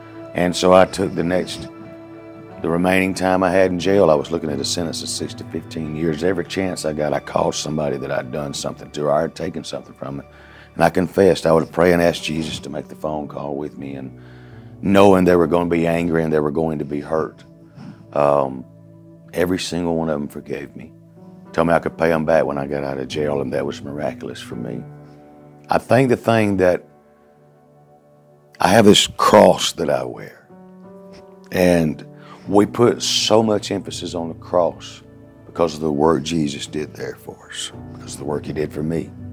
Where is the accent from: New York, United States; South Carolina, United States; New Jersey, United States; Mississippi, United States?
Mississippi, United States; Bunker Hill; also born or lived in Mobile; I was born in Mobile, Alabama, 1963. When I was 3 months old, my mother gave me away, and I was adopted by a family in Mississippi, Bunker Hill, Mississippi.